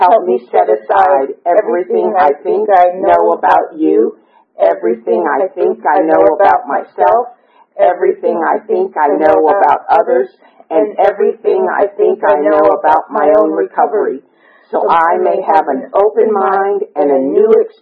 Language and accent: English; Honolulu, Hawaii, United States; I come from a little island nobody's probably ever heard of, Honolulu, Hawaii, is where I was born and raised.